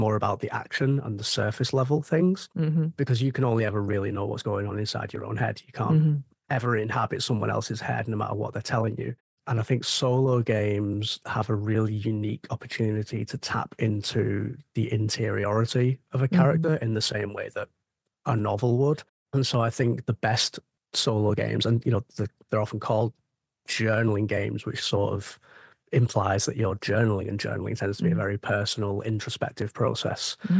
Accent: United Kingdom; because I'm British.

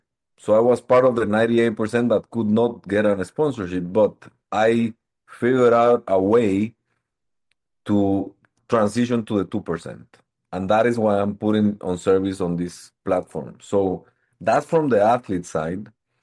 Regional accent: Guatemala; I was born and raised in Guatemala. And also, I'm Italian as well because of my mother's family up in the north.

